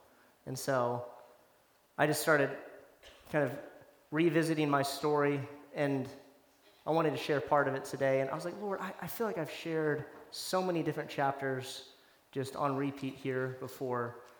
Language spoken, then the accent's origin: English; Knoxville, Tennessee, United States; So I grew up in Knoxville, Tennessee. Amazing family, amazing parents, great Christian family.